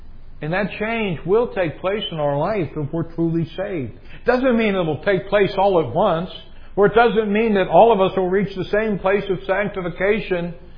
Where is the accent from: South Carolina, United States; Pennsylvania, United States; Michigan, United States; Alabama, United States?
Pennsylvania, United States; Pittsburgh; People do that to me because I'm from Pittsburgh.